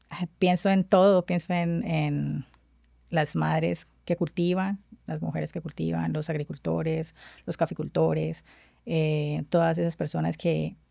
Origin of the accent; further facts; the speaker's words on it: Colombia; ese es como el desafío mayor que tenemos nosotros como colombianos